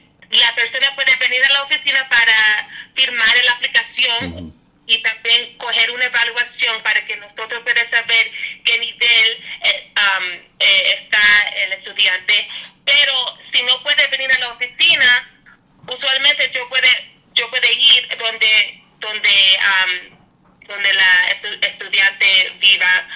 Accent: New York, United States; born there; Spanish is a second language; now in Poughkeepsie, United States; Yo nací en Nueva York. Y en mi casa nunca hablo español, por eso yo soy así. Okay. Y mi español es, bueno, tiene que practicar más.

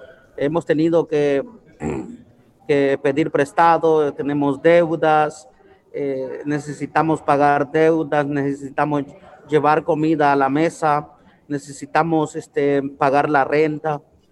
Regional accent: Honduras; moved away as an adult; now in United States; yo soy emigrante hondureño y estoy aquí hace 7 años y he sido trabajador agrícola cuando acababa de venir de Honduras

